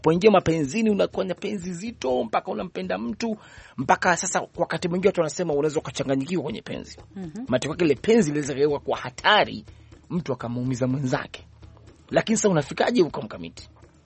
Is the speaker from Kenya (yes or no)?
no; Tanga Region, Tanzania; Si unajua mimi natokea mitaa ya Tanga bana.